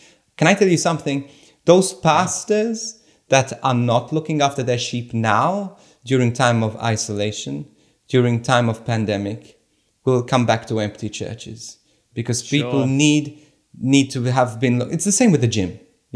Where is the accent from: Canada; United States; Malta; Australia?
Malta; my background is that I came from Malta, from a small island in the middle of the Mediterranean Sea. And it's a Catholic country, 98% Catholic.